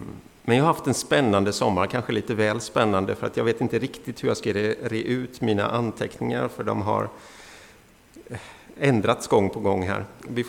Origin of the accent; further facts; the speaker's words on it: Mullsjö, Jönköping County, Sweden; Mullsjö är jag uppvuxen